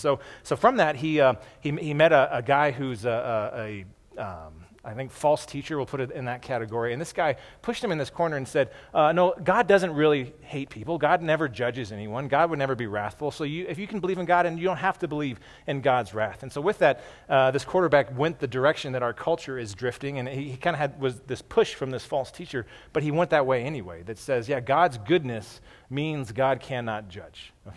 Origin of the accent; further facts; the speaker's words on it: Colorado, United States; Growing up in Colorado, though, I've had to put up with all these Broncos fans my whole life.